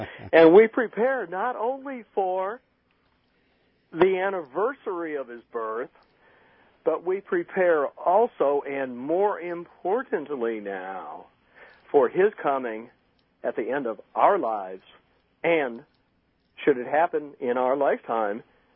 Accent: Ohio, United States; now in St. Louis, United States; And I was raised in Ohio, in the northern part of Ohio.

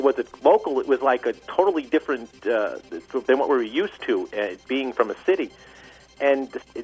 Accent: New York, United States; I mean, I'm from New York, and when I was a kid, that's where we used to vacation.

